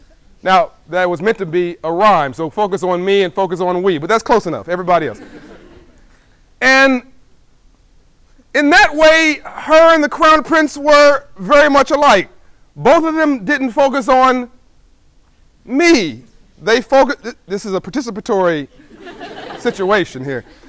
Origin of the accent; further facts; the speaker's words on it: Compton, California, United States; I'm from Compton. I don't know if you know where Compton is or South Central or Watts, but it's the hood.